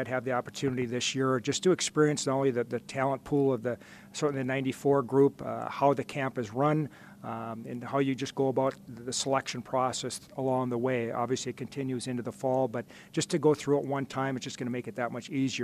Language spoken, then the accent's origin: English; Grand Rapids, Minnesota, United States; I was fortunate growing up in Grand Rapids that we had tremendous coaches